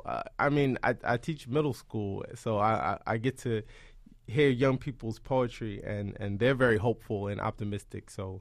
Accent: Queens, New York, United States; Well, I'm from Queens. Queens native.

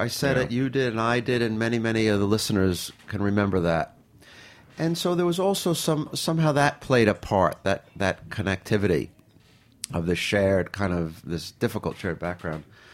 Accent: New York, United States; And as I'm not shy to tell, you can probably tell I'm a New Yorker, born and raised, and I benefit and suffer from all that goes with that.

